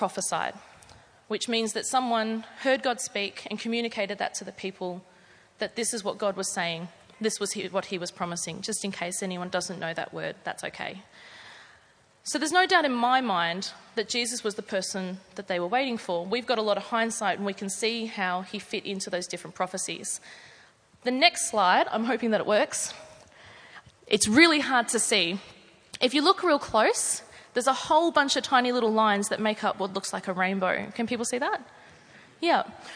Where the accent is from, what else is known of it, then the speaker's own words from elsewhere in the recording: Mitcham, London, United Kingdom; born there; so I was born in Mitcham. Put your hand up if you're born in Mitcham.